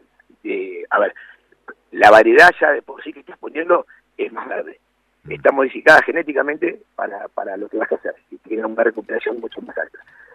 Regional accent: Buenos Aires, Argentina; now in Mendoza, Argentina; yo soy de Buenos Aires, pero bueno, el calor beneficia, obviamente, al sistema radicular.

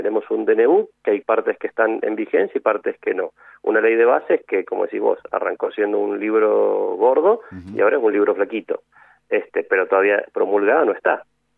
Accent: Mendoza, Argentina; nuestras provincias, como la mendocina, se ha quedado estancada en los últimos años

